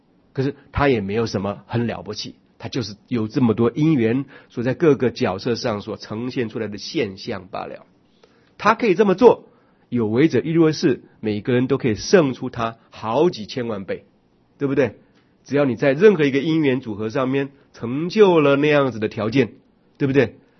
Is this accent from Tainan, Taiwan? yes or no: no; Taipei, Taiwan; also born or lived in Daxi, Taoyuan; 那么我生在桃园大溪镇，对不对？六岁的时候搬到台北来上幼稚园啊